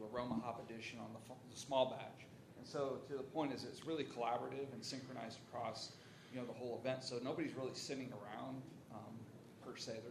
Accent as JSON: {"language": "English", "town": "Omaha", "region": "Nebraska", "country": "United States", "said": "I'm from Omaha. I'm a homebrew shop owner."}